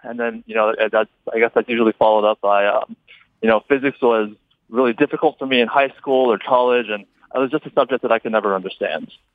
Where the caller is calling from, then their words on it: Las Vegas, Nevada, United States; I'm calling from the Las Vegas airport.